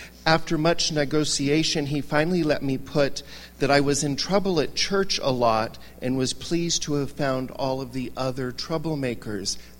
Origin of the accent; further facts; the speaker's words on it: California, United States; I am a Canadian citizen who was raised primarily in Orange County, California.